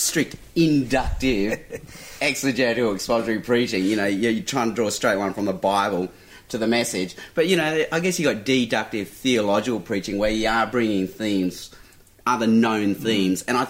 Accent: Adelaide, South Australia, Australia; I grew up in Baptist churches. Yeah, and that still happens. What I saw on Sunday night is exactly how evangelism was done when I went to Baptist church in Adelaide in the 1970s

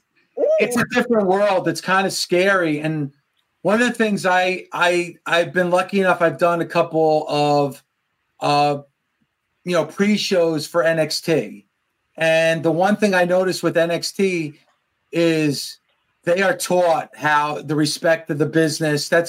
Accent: New Jersey, United States; I'm a Jersey guy. I grew up in Jersey. So, you know, 12, 13 year old … was a big Ric Flair fan.

